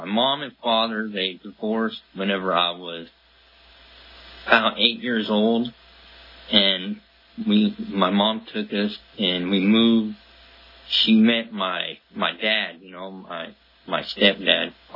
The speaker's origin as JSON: {"language": "English", "town": "Tulare", "region": "California", "country": "United States", "said": "I am from Tulare, the valley here. I started school in Goshen, graduated Union, went to college in Porterville."}